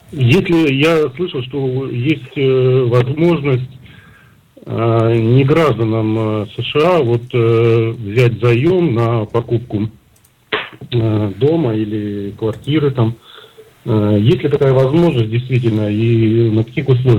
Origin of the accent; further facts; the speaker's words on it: Novosibirsk, Novosibirsk Oblast, Russia; Я из России, из Новосибирска.